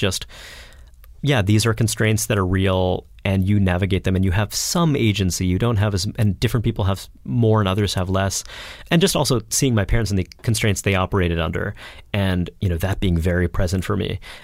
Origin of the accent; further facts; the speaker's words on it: New York City, New York, United States; I grew up in Borough Park. And then I grew up in Kensington. Borough Park, which is now a very heavily Hasidic neighborhood